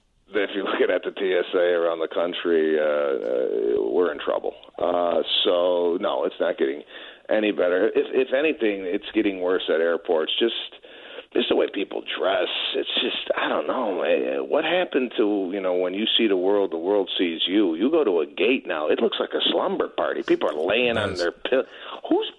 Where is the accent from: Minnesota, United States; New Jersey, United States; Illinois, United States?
Illinois, United States; Arlington Heights; Yes, I am coming to Rosemont in Chicago, and I'm from Arlington Heights